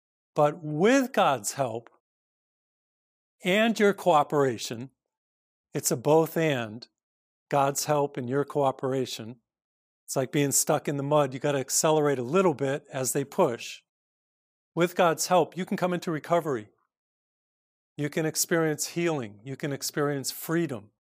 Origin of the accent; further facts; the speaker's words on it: Massachusetts, United States; I grew up in Massachusetts, and in October, some beautiful things happen.